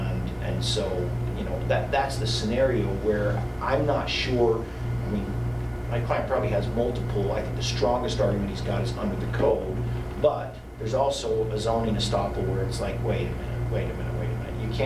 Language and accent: English; Daniel, United States; I don't know how many subdivisions were existing in Daniel when I grew up in Daniel.